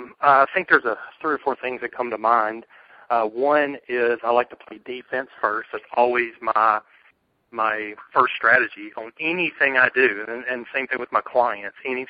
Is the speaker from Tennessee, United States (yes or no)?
yes; Murfreesboro, Tennessee, United States; I'm from Murfreesboro, and so I'll be doing the round speaking and building out Nashpreneur.com.